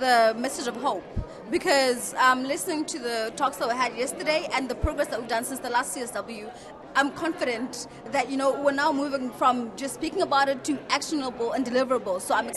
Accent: Botswana; from Botswana.

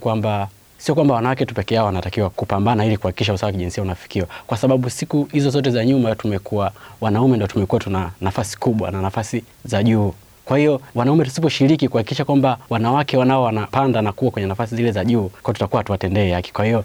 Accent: Mbinga, Ruvuma, Tanzania; born there; Nimezaliwa Mbinga, mkoa wa Ruvuma.

